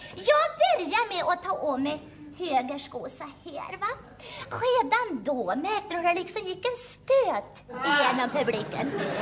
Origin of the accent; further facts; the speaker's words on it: Västra Götaland County, Sweden; born there; Det är nämligen så att jag hade en väldigt svår dialekt att arbeta bort. Ja, det är nämligen så att jag är född i Västergötland